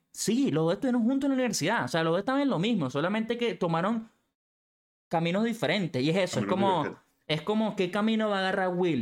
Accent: Venezuela; moved away as an adult; now in New York, United States; Yo soy de Venezuela, me mudé a Nueva York a los 18 años.

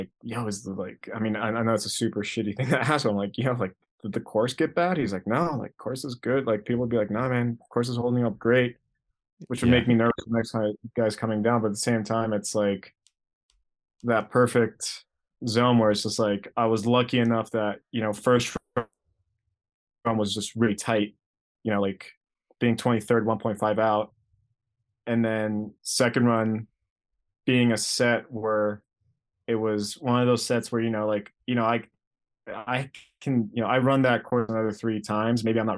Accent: Greece; So then my mom met my dad in Greece on vacation, basically. And then, she decided to stay and have a family. So I was raised

